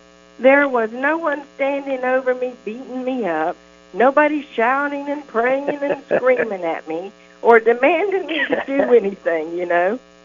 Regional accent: Florida, United States; I was born and raised in Florida.

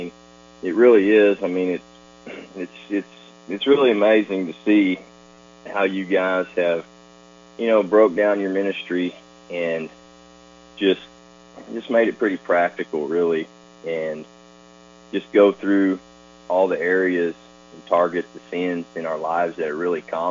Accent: Tulsa, Oklahoma, United States; now in Oklahoma City, United States; I'm from Tulsa. I live in the city now

